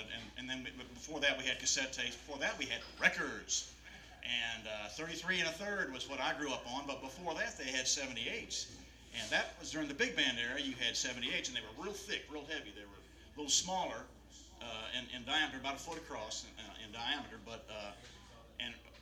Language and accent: English; Hannibal, Missouri, United States; he was our band director there in Hannibal, Missouri. That's my hometown, the home of Mark Twain and Tom Sawyer. My mother still lives there